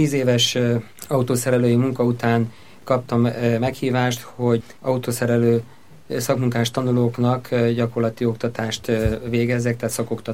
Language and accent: Hungarian; Csongrád, Csongrád-Csanád, Hungary; Én vidéken születtem Csongrádon, 6 gyerekes családnak a 3. gyerekeként.